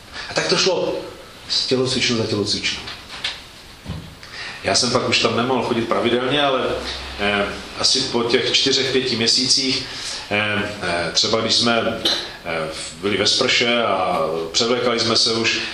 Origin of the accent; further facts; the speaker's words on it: Uherské Hradiště, Zlín Region, Czechia; Než jsem šel na seminář, tak jsem vyrůstal ve sboru v Uherském Hradišti